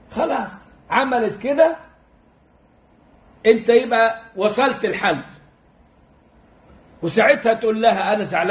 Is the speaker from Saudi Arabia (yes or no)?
no; Upper Egypt, Egypt; عندنا في الصعيد بتاعنا المصري